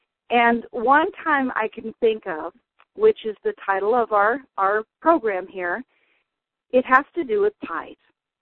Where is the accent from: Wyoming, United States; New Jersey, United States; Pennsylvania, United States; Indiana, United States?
Wyoming, United States; Wheatland; now in Colorado Springs, United States; I am from Colorado Springs. At present, I grew up in Wheatland, Wyoming, on a very busy farm